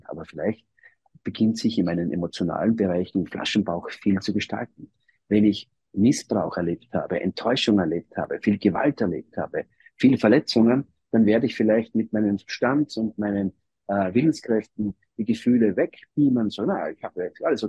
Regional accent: Greece; Psyche ist griechisch, bin ja auch ein Grieche

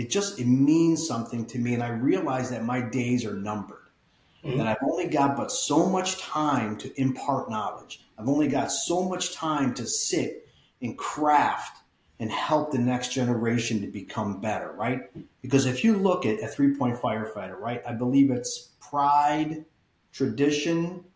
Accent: New York, United States; I'm from New York, which is even now, you know, kind of compounds everything, right?

